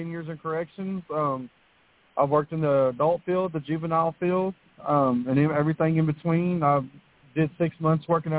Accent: Athens, Texas, United States; I've started in some soup kitchens in East Texas where I'm originally from. You know, I'm from Athens, which is an hour, 30 minutes, 2 hours southeast of here

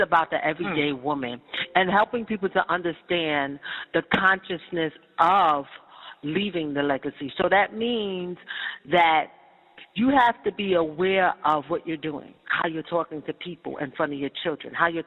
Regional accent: New York, United States; Please note that I did not do that in my home state of New York City.

